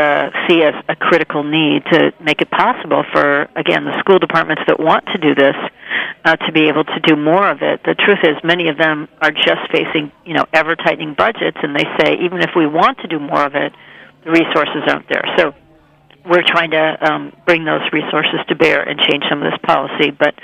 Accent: Minnesota, United States; Interestingly, I grew up in Minnesota, and my grandparents were all Scandinavian immigrants, so I somehow had it in my blood.

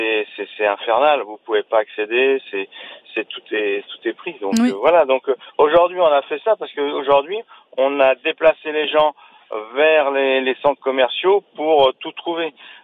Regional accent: France; Le problème chez nous en France

